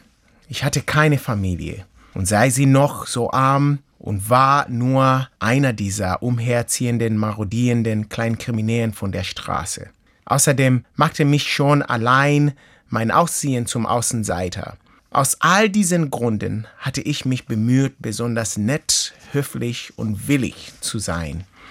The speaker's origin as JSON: {"language": "German", "country": "Kenya", "second_language": "German", "said": "Ich gehörte nicht mal zu den Kenianern vollständig, weil an mich war zu sehen, dass ich halb Uganda war. Mein Akzent, mein Aussehen, meine plattere Nase als die anderen Nasen"}